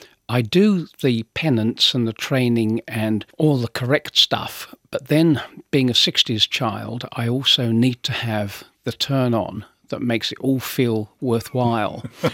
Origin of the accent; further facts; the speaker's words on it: London, United Kingdom; I grew up in London